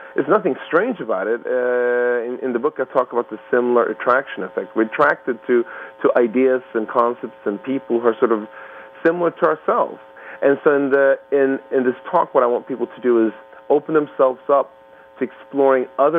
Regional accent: Sweden; I grew up in Sweden, and it's always been sort of a mix of different cultures

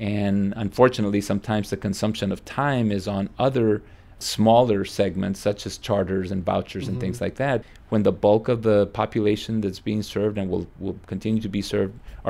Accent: Texas, United States; Growing up in the South Texas, in the summers when I was in elementary school all the way through high school, I worked in the fields and I picked okra, of all things.

